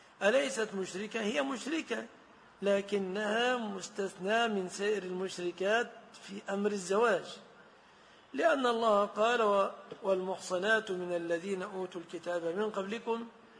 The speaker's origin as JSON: {"language": "Arabic", "country": "Egypt", "said": "كما يقول شخص للآخر في بلادنا مصر"}